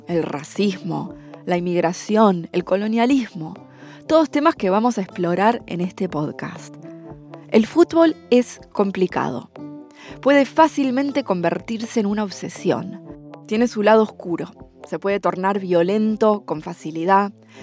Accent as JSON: {"language": "Spanish", "country": "Argentina", "said": "Yo también soy argentina"}